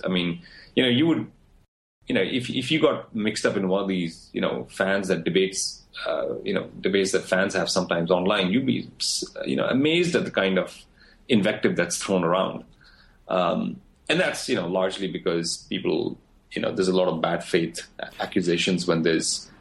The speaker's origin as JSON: {"language": "English", "country": "India", "moved": "yes", "lives_now": "United States", "said": "I now have an American passport. I travel back to India when I can, but I pay taxes in the U.S. I'm an American citizen."}